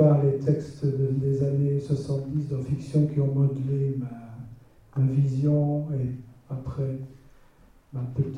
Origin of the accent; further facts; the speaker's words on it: Belgium; comme je suis belge, je n'ai pas toujours le même vocabulaire que vous.